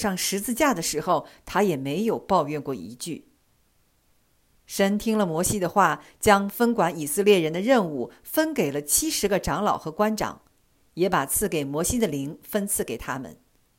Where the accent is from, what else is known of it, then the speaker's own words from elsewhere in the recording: China; 用我们中国人的话讲，就是白眼狼，非但不领情，反而忘恩负义